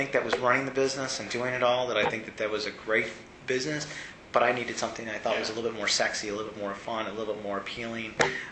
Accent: United States; but I'm American. And I need to have those influences. I'm American.

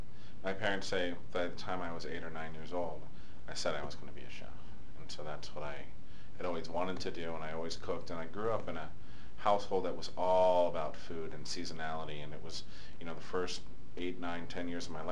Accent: Pacific Northwest, United States; And growing up on the West Coast, that's in the Northwest, from San Francisco to Seattle, that's what it's all about.

